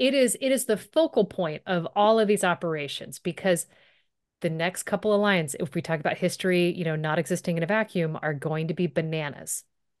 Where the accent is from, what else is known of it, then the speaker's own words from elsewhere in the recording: United States; And I lie and say that I'm from Portland, but the truth is, I am from a suburb. I am just north of Portland in a small, like a town, I guess, that is just on the other side of the river.